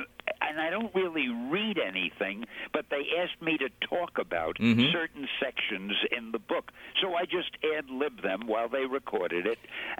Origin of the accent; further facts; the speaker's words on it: New York City, New York, United States; So since I came from New York, it was so easy for me to be somewhat accurate in what I wrote about if I kept all the characters around New York.